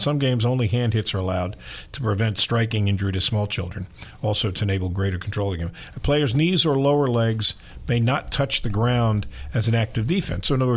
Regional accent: Seaford, New York, United States; I grew up in Seaford, and Seaford was had just been developed as a town. The school was built on an old potato and duck farm.

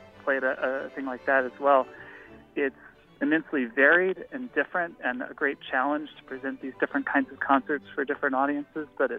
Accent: Baton Rouge, Louisiana, United States; I remember the first time I heard chamber music performed. I was just, in Louisiana Public Schools, actually in Baton Rouge at the time

